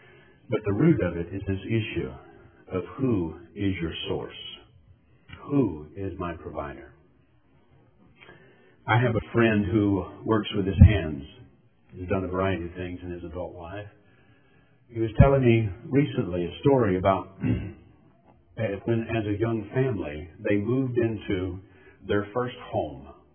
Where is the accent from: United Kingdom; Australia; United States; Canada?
United States; Alabama; it's no secret to you guys that I come from South Alabama poor white trash.